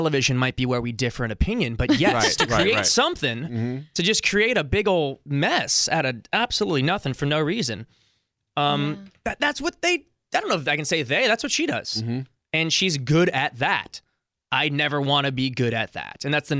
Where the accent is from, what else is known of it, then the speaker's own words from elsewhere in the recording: San Diego, California, United States; I'm a beach boy. I live in the beach. I grew up in San Diego.